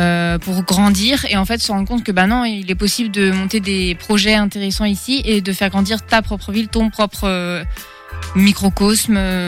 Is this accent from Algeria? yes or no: yes; Algeria; also born or lived in Finland / France; moi je suis finlandaise algérienne, donc je suis née en Finlande, j'ai grandi une grande partie en Algérie, puis en France, et donc j'ai encore ma mère là-bas